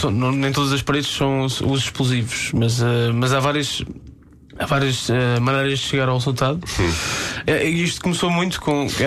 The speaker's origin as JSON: {"language": "Portuguese", "region": "Setúbal", "country": "Portugal", "tie": "born or raised there", "said": "eu cresci na Margem Sul e havia muito a referência aos murais do 25 de Abril"}